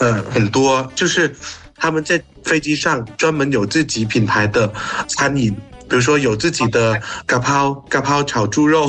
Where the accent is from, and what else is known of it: Thailand